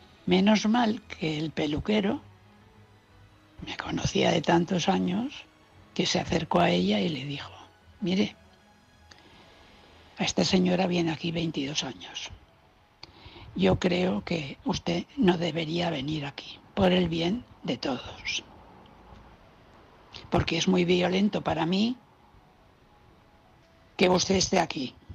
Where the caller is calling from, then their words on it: Valencia, Valencian Community, Spain; de Valencia.